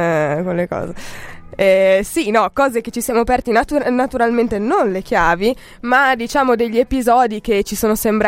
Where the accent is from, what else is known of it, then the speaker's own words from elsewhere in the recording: Switzerland; È stato detto più di una volta in questa radio che non sono italiana, perciò questa questione...